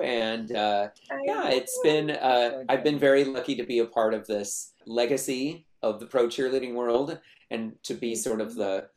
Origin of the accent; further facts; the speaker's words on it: Sacramento, California, United States; I grew up in Sacramento, and it's in between Sacramento and San Francisco.